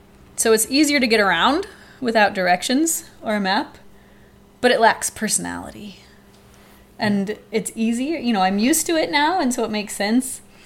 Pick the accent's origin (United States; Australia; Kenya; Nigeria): Australia; Growing up in Australia, most wildlife are trying to kill us.